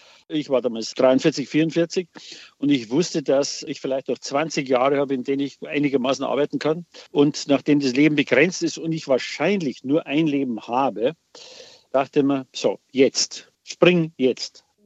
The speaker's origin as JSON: {"language": "German", "town": "Bad Reichenhall", "region": "Bavaria", "country": "Germany", "tie": "born or raised there", "said": "in Bad Reichenhall, wo ich aufgewachsen bin."}